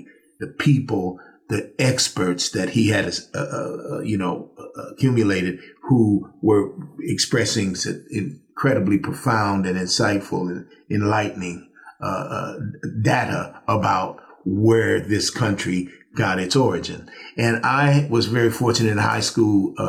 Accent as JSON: {"language": "English", "town": "Kansas City", "region": "Kansas", "country": "United States", "tie": "born or raised there", "said": "But I grew up in Kansas City, Kansas. I want to say that. I didn't grow up in Kansas City, Missouri."}